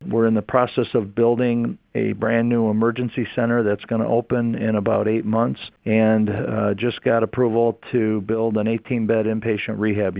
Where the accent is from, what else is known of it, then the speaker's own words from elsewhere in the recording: Michigan, United States; I was born and raised in Macomb County, and so spent almost my entire life living in the same residence.